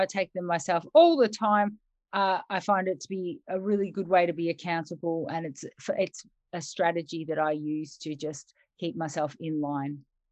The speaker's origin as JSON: {"language": "English", "town": "Melbourne", "region": "Victoria", "country": "Australia", "said": "So I am 42 years old. I come from Melbourne."}